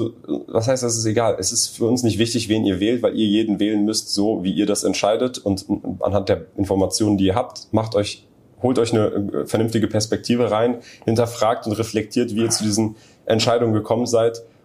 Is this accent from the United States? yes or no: yes; United States; dann muss man sich einfach als Amerikaner, weil wir wählen sowieso nicht, die Frage stellen